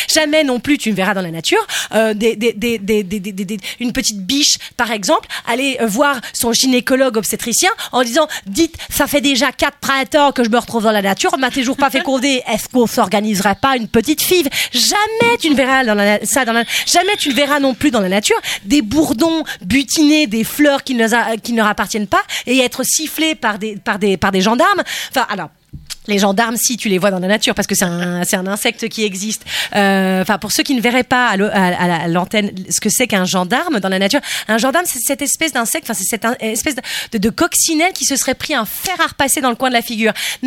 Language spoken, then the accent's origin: French; Belgium; Enfin moi en tant que Belge, la pression, j'adore ça.